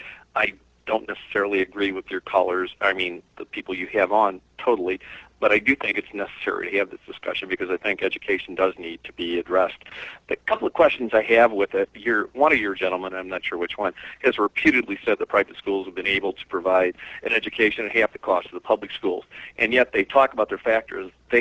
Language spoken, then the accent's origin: English; Peoria, Illinois, United States; I'm from Peoria, Illinois